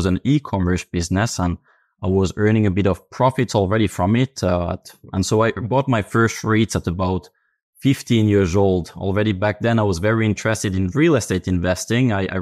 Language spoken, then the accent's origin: English; Finland; English is a second language; I come from Finland. I was born in a family of real estate professionals